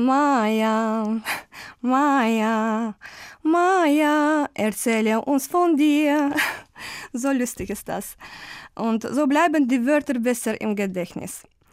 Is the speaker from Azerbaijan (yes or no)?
yes; Baku, Azerbaijan; German is a second language; Ich komme aus Aserbaidschan, aus der Stadt Baku. Ich bin 1977 geboren.